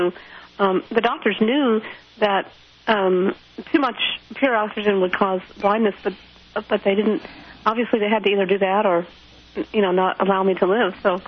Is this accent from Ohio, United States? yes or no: no; Omaha, Nebraska, United States; I grew up in Omaha, Nebraska. My parents originally are from Nebraska, so we grew up in Omaha.